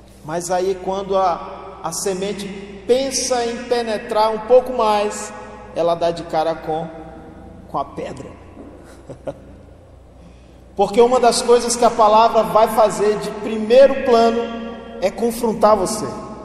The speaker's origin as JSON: {"language": "Portuguese", "region": "Northeast Region", "country": "Brazil", "said": "Eu, como um bom nordestino que sou, 35 graus para a gente é sossegado."}